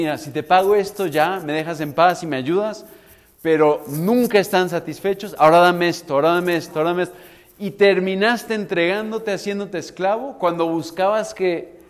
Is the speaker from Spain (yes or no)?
no; Medellín, Antioquia, Colombia; yo vengo de Medellín y en Medellín es muy común el sacrificio de hijos.